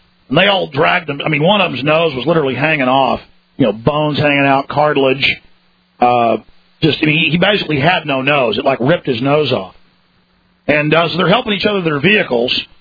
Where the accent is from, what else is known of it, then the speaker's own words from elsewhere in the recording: Dallas, Texas, United States; I used to be quite a fighter growing up in Dallas